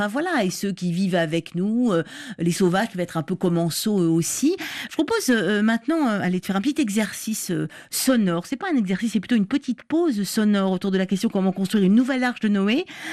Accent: Paris, Île-de-France, France; je suis parisienne, effectivement, on entendait les grillons dans le métro parisien, oui.

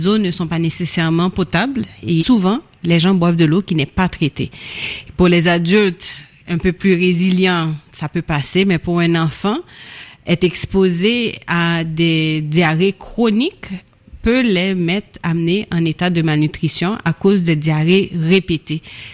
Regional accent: Haiti; mais j'étais motivée de retourner en Haïti. Mais je dis toujours que même si j'ai grandi en Haïti, je jouais pas dans des bidonvilles

